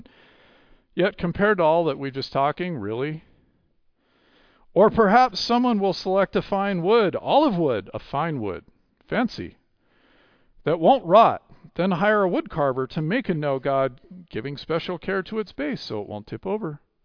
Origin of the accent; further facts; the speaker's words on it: Florida, United States; I walk out of my house and I look at the mountains over there, and I grew up in Florida.